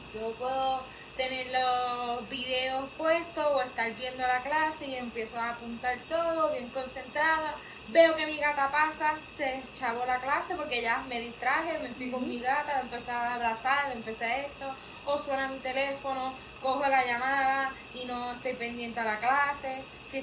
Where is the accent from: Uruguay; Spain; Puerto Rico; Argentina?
Puerto Rico; Mayagüez; Pues yo soy de aquí de Mayagüez, toda mi vida he vivido aquí en Mayagüez.